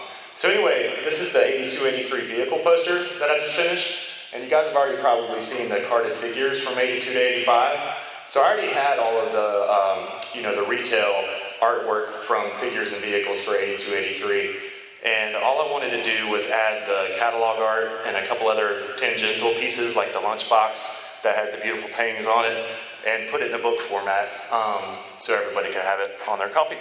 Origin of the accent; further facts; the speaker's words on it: North Carolina, United States; I picked my Cam Newton because I'm from North Carolina.